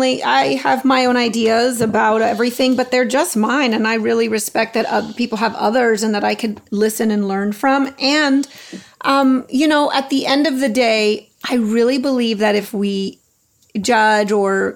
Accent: Texas, United States; And I'm from Texas. Just wanted to say, you mentioned Texas City. I live, mm-hmm. I'm here in Texas now. I moved back home during the pandemic.

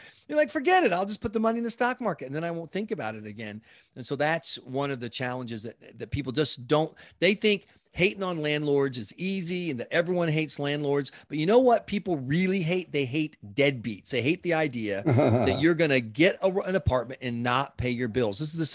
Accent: South Carolina, United States; I'm from South Carolina, Lee Atwater's home state.

